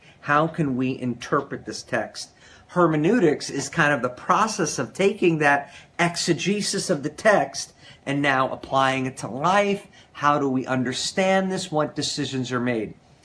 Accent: Huntington, New York, United States; and I grew up in Huntington and I settled in Manhasset.

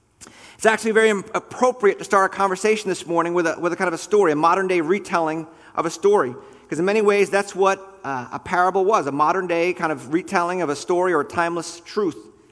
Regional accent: Port Washington, United States; I grew up in Port Washington and didn't really go to church most of my life as a child and a young person.

